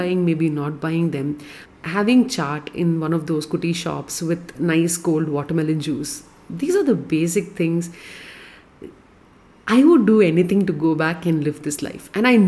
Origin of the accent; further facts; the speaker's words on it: Chennai, Tamil Nadu, India; I was born and brought up in Madras, and absolutely every part of that city has something special connected with my life. But because life happens, I moved to another city and now this is my home.